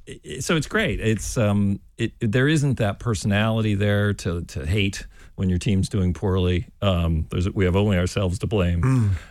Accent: Wisconsin, United States; I grew up in Wisconsin, mm-hmm. And so if you grow up there, you're a fan of the Green Bay Packers.

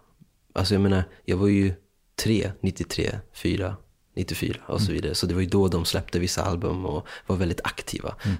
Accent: Stockholm, Stockholm County, Sweden; Vi är från Vasastan, från gamla Vasastan.

